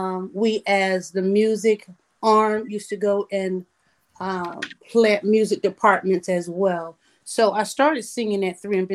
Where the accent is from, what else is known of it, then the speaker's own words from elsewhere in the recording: Fort Pierce, Florida, United States; now in Atlanta, United States; Well, I'm from South Florida. You ever heard of a small town called Fort Pierce? That is South Florida.